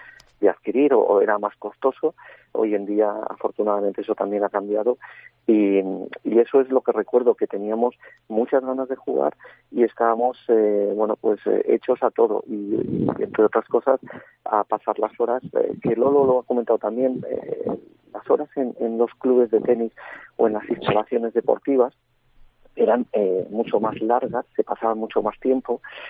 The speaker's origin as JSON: {"language": "Spanish", "region": "La Rioja", "country": "Spain", "said": "yo como soy del norte, de La Rioja"}